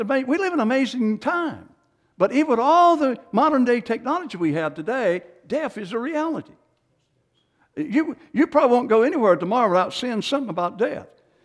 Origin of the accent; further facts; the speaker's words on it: Clayton, North Carolina, United States; Yes, I was. I'm from Clayton.